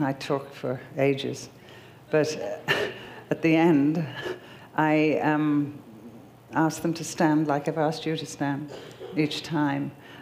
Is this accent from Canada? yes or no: no; United Kingdom; And because I'm British and I respect authority, that's how I was brought up, I said, "Yes, sir."